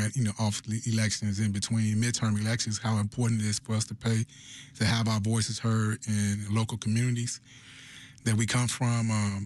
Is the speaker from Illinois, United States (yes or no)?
yes; Chicago, Illinois, United States; I remember growing up in Inglewood, and he came to 63rd Street Concourse